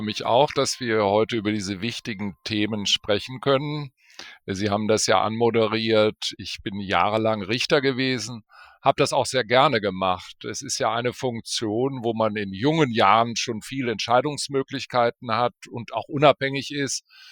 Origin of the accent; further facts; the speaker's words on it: Bonn, North Rhine-Westphalia, Germany; Und insofern bin ich regelmäßig in Berlin, aber meine Heimat ist eigentlich Bonn.